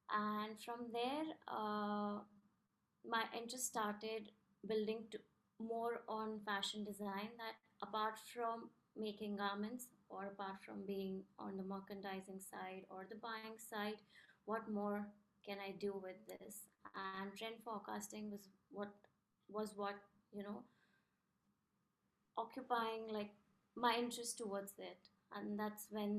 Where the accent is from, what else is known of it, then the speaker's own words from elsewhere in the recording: India; now in New York, United States; So as you said … I'm originally from India. I'm currently based in New York.